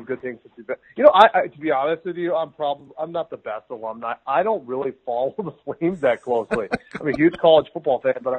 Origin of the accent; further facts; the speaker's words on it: Minnesota, United States; I remember I came back there because I'm from Minnesota.